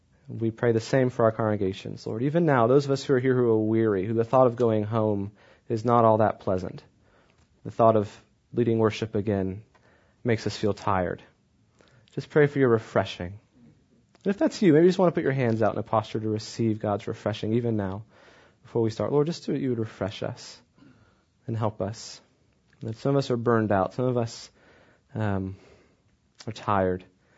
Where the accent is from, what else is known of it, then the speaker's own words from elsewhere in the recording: Clewiston, Florida, United States; also born or lived in Ocala, Florida / Kissimmee, Florida; now in Virginia, United States; I grew up in Florida. My dad was an Episcopal priest my whole life, so we moved around a bit. I grew up in a real small town called Clewiston, and then moved to Ocala, Florida, near Gainesville